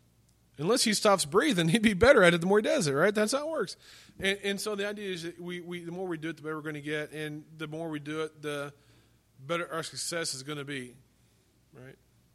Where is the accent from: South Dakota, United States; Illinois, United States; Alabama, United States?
Illinois, United States; I grew up in Illinois. That's Midwest, and I didn't grow up in Texas.